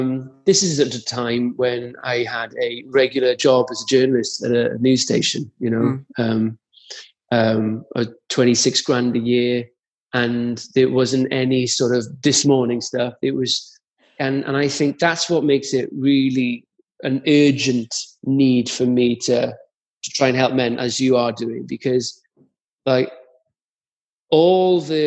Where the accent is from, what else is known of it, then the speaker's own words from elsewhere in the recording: Caerphilly, Wales, United Kingdom; It's just, it can happen to any lad, and I'm a lad from Caerphilly